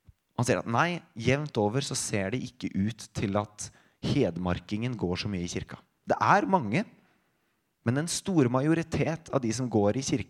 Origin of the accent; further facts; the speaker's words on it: Innlandet, Norway; Jeg er jo ikke hedmarking, jeg er fra Østerdalen